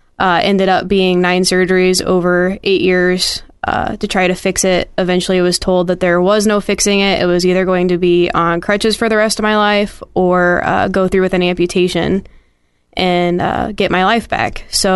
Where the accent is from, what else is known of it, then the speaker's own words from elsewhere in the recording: Mackinaw, Illinois, United States; I'm currently 29. I am from Mackinac, Illinois.